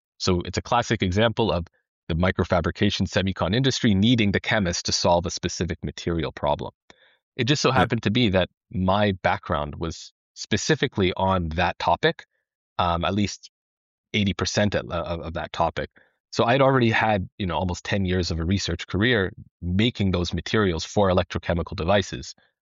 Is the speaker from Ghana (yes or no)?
no; Canada; moved away as an adult; now in Germany; I'm from Canada, but chemist, a PhD, did my PhD in Canada, and then moved to Germany to run a group at Max Planck.